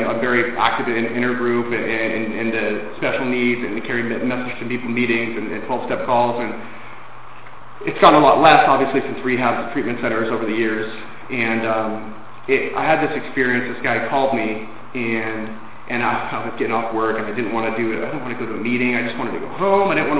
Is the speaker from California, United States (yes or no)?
yes; Sacramento, California, United States; I'm from Sacramento. I'm from like 9 hours away.